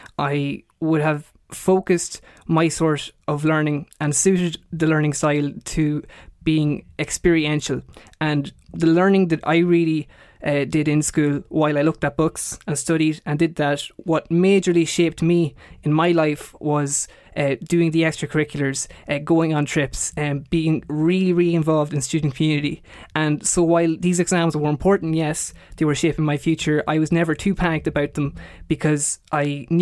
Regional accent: Cavan, Ulster, Ireland; I'm a member of the class of COVID-19. I'm from Cavan, and I love content creation, making YouTube videos.

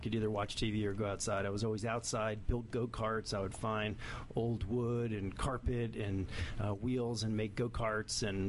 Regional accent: Middletown, New York, United States; Middletown, New York.

